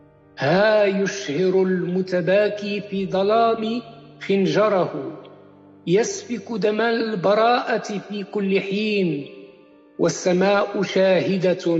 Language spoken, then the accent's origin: Arabic; Morocco; ونحن كمغاربة نحس بأنه نحن في واد والدولة موقفها في واد آخر.